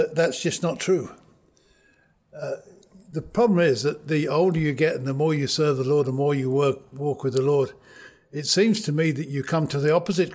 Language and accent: English; England, United Kingdom; Being English, I have a very strange mind.